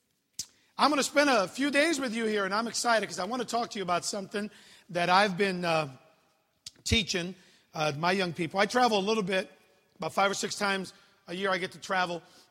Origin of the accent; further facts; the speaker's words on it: Chicago, Illinois, United States; Number two, I grew up in Chicago. All right. South Side.